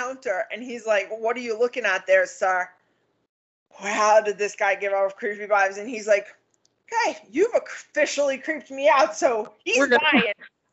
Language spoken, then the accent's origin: English; Long Island, New York, United States; Since I am from Long Island, we are the land of 7-Elevens.